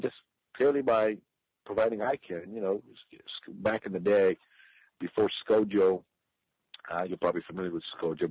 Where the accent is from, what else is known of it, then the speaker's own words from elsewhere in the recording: Kenya; And growing up in Kenya, you have a lot of people that actually are impoverished